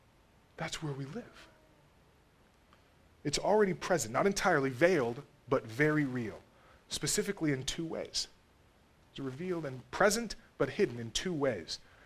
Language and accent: English; Texas, United States; I wanted to grow jalapeno peppers, because why not? I'm from Texas.